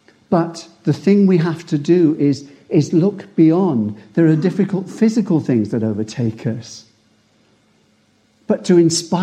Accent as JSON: {"language": "English", "town": "Newbury", "region": "South East England", "country": "United Kingdom", "tie": "born or raised there", "said": "I was brought up in Newbury. Lived in Newbury for the first 17 years of my life. And we lived behind an old shop."}